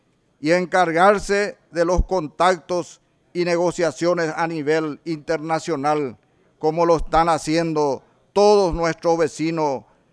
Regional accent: Paraguay; considero que es nuestra obligación como paraguayos y paraguayas retomar con mayor fuerza y vigor la producción yerbatera nacional

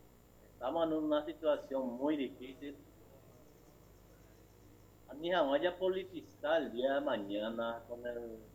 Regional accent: Paraguay; Cumplir y deber como patriota, como paraguayo y paraguaya, con esta pandemia tan difícil que estamos atravesando.

